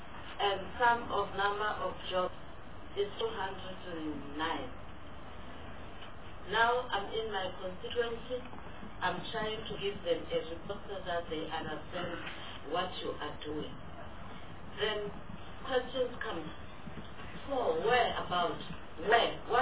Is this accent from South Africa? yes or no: yes; Limpopo, South Africa; I am from Limpopo province